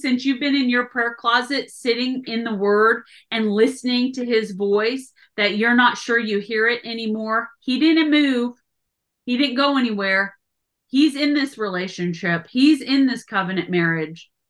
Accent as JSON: {"language": "English", "region": "Kansas", "country": "United States", "said": "We're both from Kansas, but totally opposite ends. I'm from the northeast corner."}